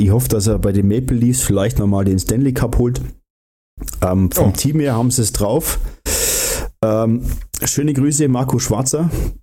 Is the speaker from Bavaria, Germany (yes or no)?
yes; Bavaria, Germany; born there; ich bin ja gebürtiger Allgäuer, wo ich echt super stolz drauf bin.